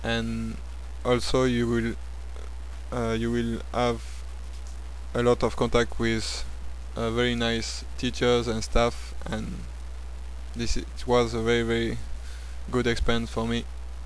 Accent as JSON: {"language": "English", "country": "France", "second_language": "English", "said": "I'm come from France."}